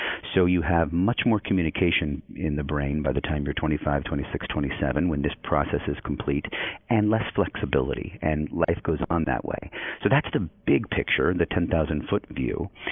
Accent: California, United States; I knew people who were affected by it growing up in the Bay Area who were sick.

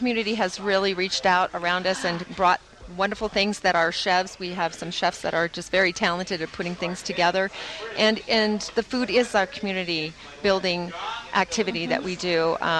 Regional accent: Midwest, United States; I'm from the Midwest originally and know the power of the storms and how they've changed over the years

